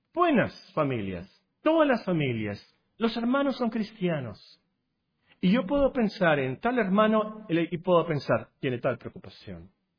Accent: Tecpan de Galeana, Guerrero, Mexico; born there; Yo nací en Tecpan de Galeana, Guerrero, y hay un río ahí.

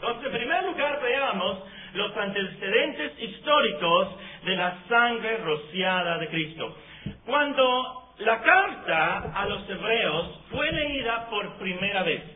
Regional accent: Mexico; como mexicanos, no tenemos algo de nuestra historia que nos hable acerca de la sangre rociada

